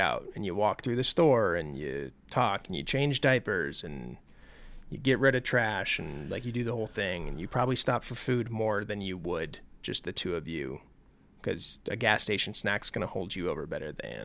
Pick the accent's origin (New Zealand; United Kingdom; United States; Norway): Norway; I'm from Norway and you both have typical Norwegian names.